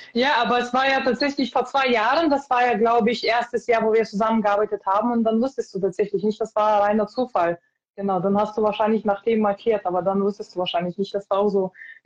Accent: Lithuania; first language Lithuanian; German is a second language; meine Muttersprache ist Litauisch

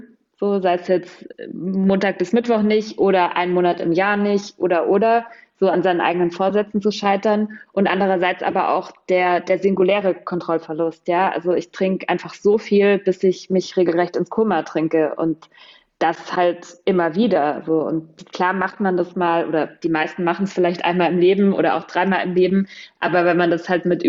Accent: Germany; moved away as an adult; now in Berlin, Germany; Ich bin auf dem Dorf groß geworden. Da war Alkohol völlig normal, auch für Minderjährige. Und dann bin ich nach dem Abi nach Berlin, habe da studiert.

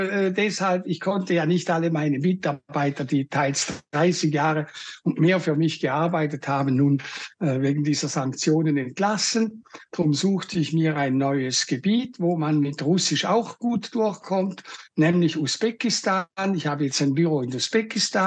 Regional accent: Switzerland; Also in vielen Sachen habe ich das Gefühl, läuft es in Russland besser sogar als bei uns in der Schweiz.

